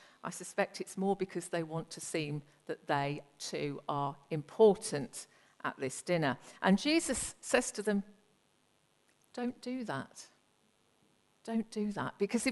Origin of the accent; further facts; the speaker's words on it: England, United Kingdom; I like order and structure, and I'm English, so I like all potential for misunderstanding and awkwardness and embarrassment to be completely removed from every social situation